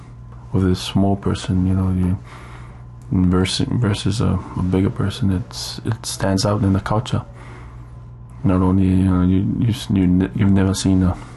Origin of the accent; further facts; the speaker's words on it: Samoa; especially growing up in Samoa.